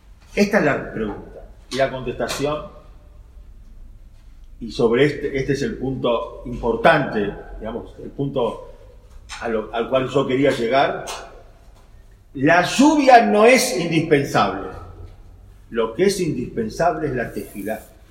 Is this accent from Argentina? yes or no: yes; Buenos Aires, Argentina; somos hombres de ciudad, no somos hombres de campo. Y somos hombres de Buenos Aires, que puede llover durante todo el año.